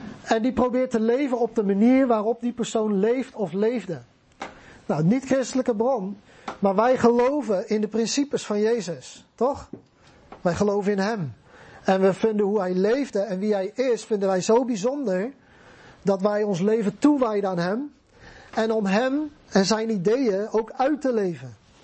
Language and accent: Dutch; Netherlands; Wij zijn Nederlanders, we houden van luxe, we houden van comfort.